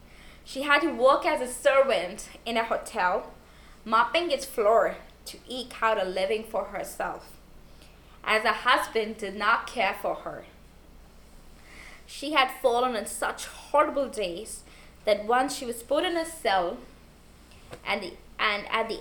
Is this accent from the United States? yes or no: no; India; I'm from India.